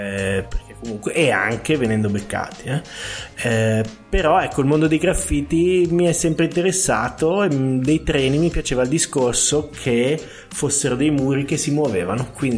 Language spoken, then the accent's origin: Italian; Bergamo, Lombardy, Italy; io vengo da Bergamo